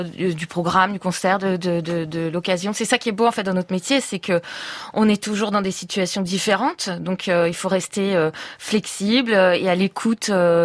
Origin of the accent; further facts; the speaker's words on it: France; en tant que Française qui aime follement mon pays